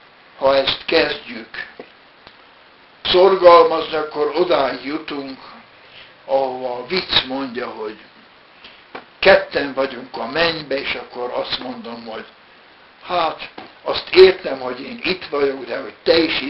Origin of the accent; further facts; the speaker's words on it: Vojvodina, Serbia; moved away as an adult; now in Hungary; hát én délvidéki Jugoszláviából jövök, és matematika tanárnak iratkoztam be, matematika, fizika